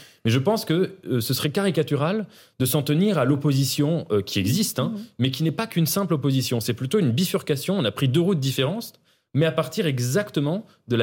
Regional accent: France; nous, on a regardé ça en tant que Français.

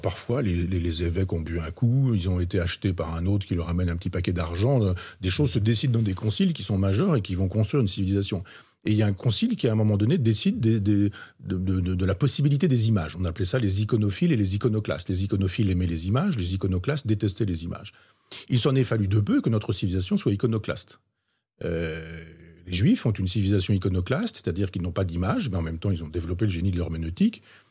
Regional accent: Chambois, Normandy, France; dans mon village natal, à Chambois, dans l'Orne

